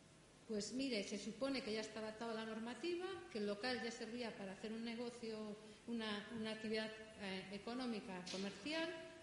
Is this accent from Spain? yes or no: yes; Spain; yo como española no puedo ir ahí